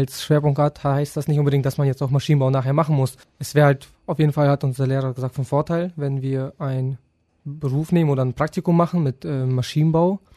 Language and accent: German; Neunkirchen, North Rhine-Westphalia, Germany; ich komme aus Neunkirchen, bin auch 18 Jahre alt